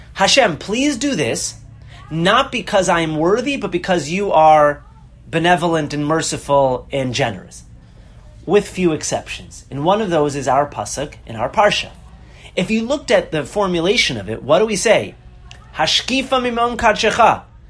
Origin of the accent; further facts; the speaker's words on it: United States; I remember, I'm very American.